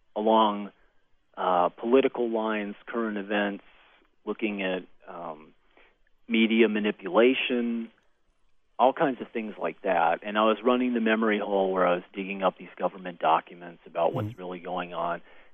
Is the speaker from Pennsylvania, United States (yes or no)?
no; Tennessee, United States; But I grew up in Tennessee.